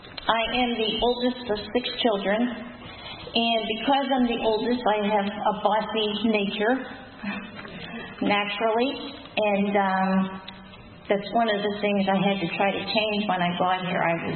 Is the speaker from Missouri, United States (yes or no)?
no; Pittsburgh, Pennsylvania, United States; I'm from East Liberty, and we used, in Pittsburgh